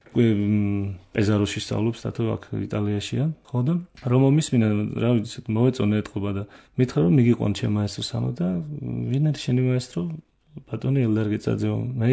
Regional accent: Martvili, Samegrelo-Zemo Svaneti, Georgia; მე მოვდივარ მარტვილიდან დავიბადე მარტვილში.

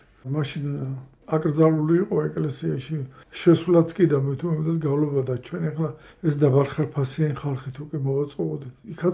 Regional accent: Kutaisi, Imereti, Georgia; მე ქუთაისიდან ვიყავი ჩამოსული.

